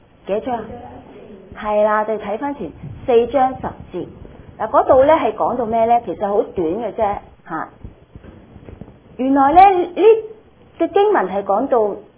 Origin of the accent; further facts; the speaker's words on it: China; 那至於我們中國人的管家裝束，你想起是怎样的中国人？